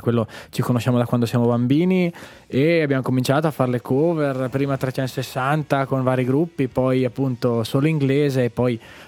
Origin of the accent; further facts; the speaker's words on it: Mezzocorona, Trentino-Alto Adige, Italy; Siamo di Mezzocorona e paesi limitrofi.